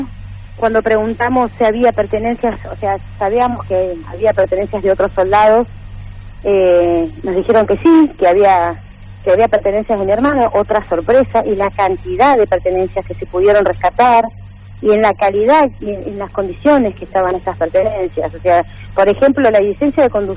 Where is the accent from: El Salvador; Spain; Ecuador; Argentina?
Argentina; Hagámonos cargo como argentinos